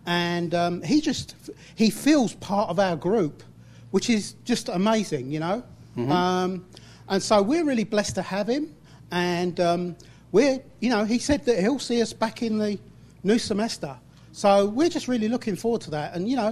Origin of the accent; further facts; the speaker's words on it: Columbia, Missouri, United States; Yeah, we're from Columbia, Missouri, and we began our campus ministry about this time last year